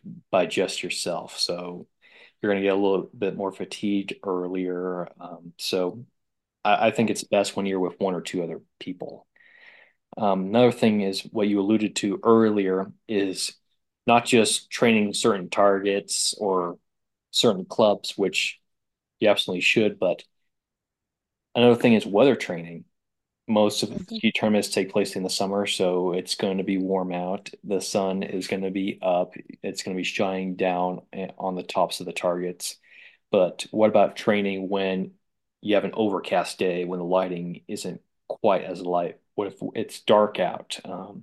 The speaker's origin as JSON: {"language": "English", "region": "Iowa", "country": "United States", "tie": "born or raised there", "moved": "as an adult", "lives_now": "Utah, United States", "said": "I grew up in Iowa till age 20"}